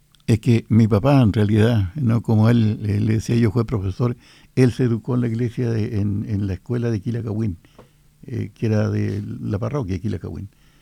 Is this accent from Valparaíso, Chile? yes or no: no; Quilquilco, Los Lagos, Chile; born there; Nací en Quilquilco, un lugar en la comuna de San Pablo hoy día. Antes era comuna de Osorno, todo eso.